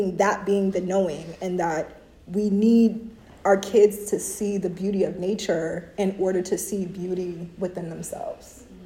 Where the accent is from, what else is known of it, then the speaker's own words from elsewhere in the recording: Brooklyn, New York, United States; She, her pronouns. I'm from Brooklyn, New York, originally. I'm still in Brooklyn, so native New Yorker.